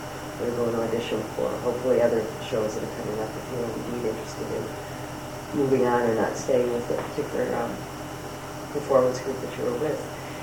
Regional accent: Milwaukee, Wisconsin, United States; born there; I was born in Milwaukee, Wisconsin.

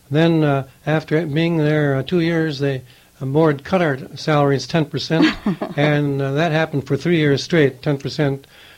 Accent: Warren, Minnesota, United States; also born or lived in Battle Lake; I might say that I was born near Battle Lake, Minnesota. My father was a Lutheran pastor, and my hometown I consider as Warren, Minnesota, where I went through the elementary school and high school.

